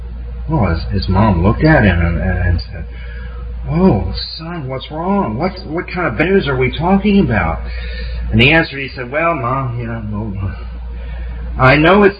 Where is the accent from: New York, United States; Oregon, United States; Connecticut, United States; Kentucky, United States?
New York, United States; Newburgh; born there; now in Florida, United States; You know, I wasn't born here. I was born in Newburgh, New York.